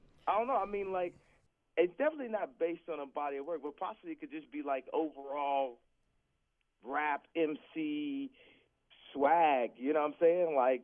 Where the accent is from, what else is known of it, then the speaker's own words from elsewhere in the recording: Chicago, Illinois, United States; also born or lived in Newark; I come from this battle rap. You know, like that's how I grew up in Chicago.